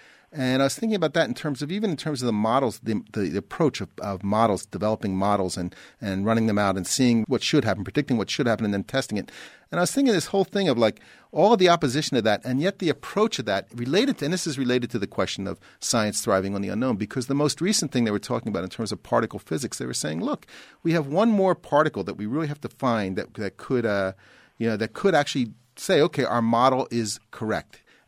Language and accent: English; East Coast, United States; I came from the East Coast. I never was in an earthquake.